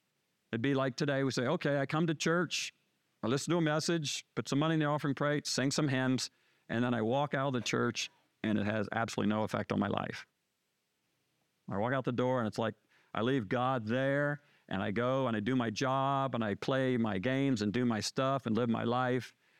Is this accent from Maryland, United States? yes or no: yes; Maryland, United States; I was born and raised in Maryland, Washington, D.C. suburbs.